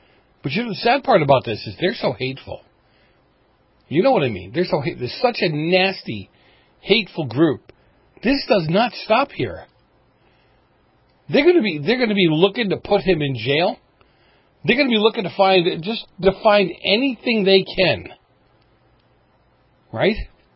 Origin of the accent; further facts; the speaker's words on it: Boston, Massachusetts, United States; I grew up in Boston. I'm a Boston boy.